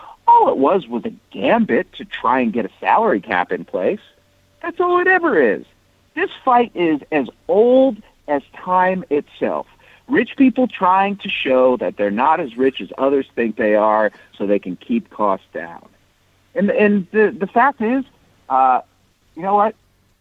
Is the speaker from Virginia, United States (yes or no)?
no; Cleveland, Ohio, United States; I lived in Cleveland, Michael. I grew up in Cleveland.